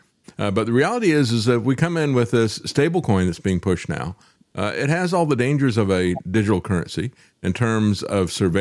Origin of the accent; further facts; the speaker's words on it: Florida, United States; Because I've seen that used by developers when I was growing up in Florida to kick people out of their homes.